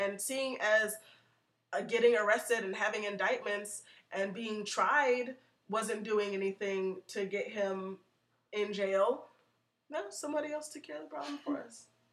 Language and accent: English; Midwest, United States; I'm from the Midwest, technically.